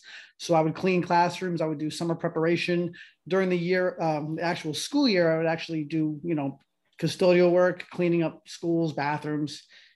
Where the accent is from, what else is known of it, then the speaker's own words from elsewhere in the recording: Oakland, New Jersey, United States; also born or lived in Paterson; Originally, I was born in Patterson. So we bounced around a lot. We moved around a lot as children, unfortunately, but ultimately we managed to migrate to Oakland, New Jersey, which is in Bergen County.